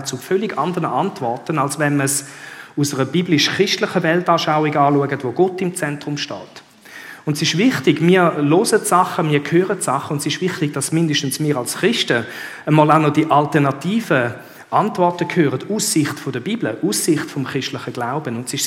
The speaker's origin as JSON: {"language": "German", "country": "Switzerland", "said": "ein wichtiges Thema auch bei uns, Sterbehilfe in der Schweiz."}